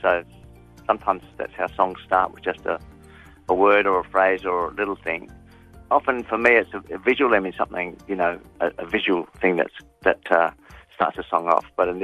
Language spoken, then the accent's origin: English; Adelaide, South Australia, Australia; I remember from childhood, I grew up in Adelaide, and we often had long, hot, dry spells